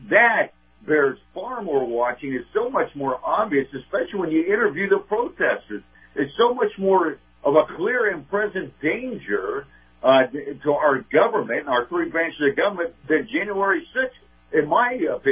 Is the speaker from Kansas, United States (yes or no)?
yes; Kansas, United States; this totally unknown guy from out of Kansas, my home state